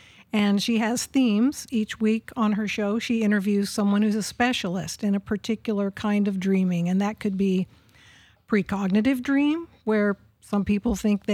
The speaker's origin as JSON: {"language": "English", "region": "Oklahoma", "country": "United States", "said": "since I hail from Oklahoma, my recurrent dreams typically involve tornadoes."}